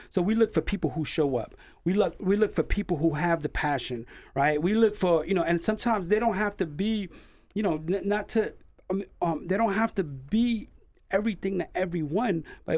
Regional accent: New York City, New York, United States; I'm originally from New York City, in the Bronx, and in Harlem. And a lot of, you know, a lot of people in my community there, we were already at the bottom.

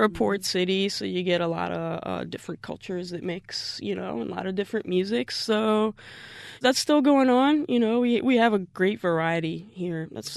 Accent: Sofia, Sofia City, Bulgaria; moved away; I'm originally from Sofia. It's the capital city. And we left Bulgaria in 1990

